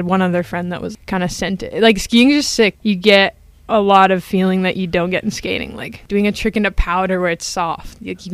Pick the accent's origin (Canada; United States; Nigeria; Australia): Canada; growing up in Canada